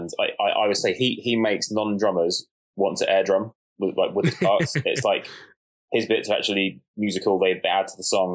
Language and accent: English; Plymouth, South West England, United Kingdom; my dad still is a singer and guitarist around Plymouth, where I grew up. It's my hometown.